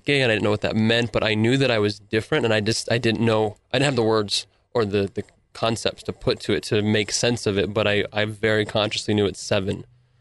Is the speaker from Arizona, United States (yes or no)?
yes; Arizona, United States; And it was Russia, and I'm from Arizona. So the weather was kind of rough and brutal.